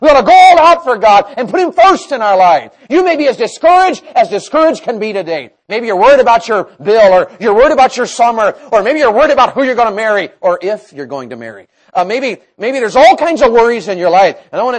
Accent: Tennessee, United States; born there; I was born in Tennessee.

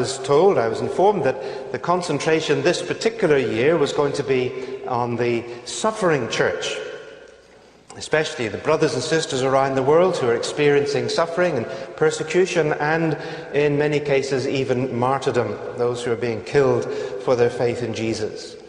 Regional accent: Northern Ireland, United Kingdom; accent: Northern Irish; and now you have to get used to my Northern Irish accent. I'm just telling you that so you don't spend the rest of the sermon wondering where I come from.

